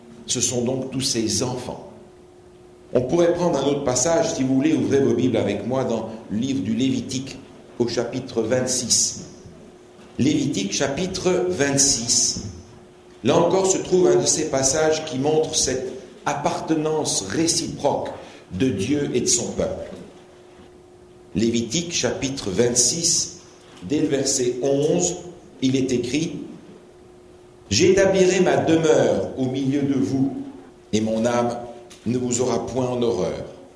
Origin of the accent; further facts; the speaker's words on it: Belgium; quand on posait la question, par exemple, « C'est quoi ta religion ?», j'étais capable de répondre « Je suis belge ». Et quand on me disait « Mais alors, c'est quoi ta nationalité ?»« Je suis adventiste ».